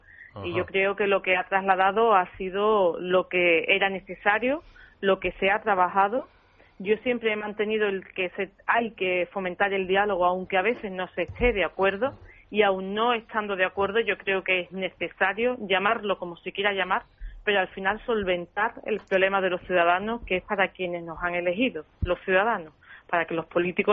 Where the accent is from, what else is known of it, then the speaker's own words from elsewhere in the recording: La Línea de la Concepción, Andalusia, Spain; me preocupa lo que opinan los linenses, mi pueblo, mi ciudad